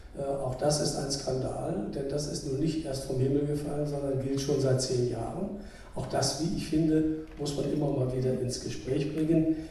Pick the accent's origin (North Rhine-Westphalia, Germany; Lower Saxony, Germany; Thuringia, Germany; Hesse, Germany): Lower Saxony, Germany; Salzgitter; hier in den Städten wie Laatzen, Hannover, Salzgitter, wo ich herkomme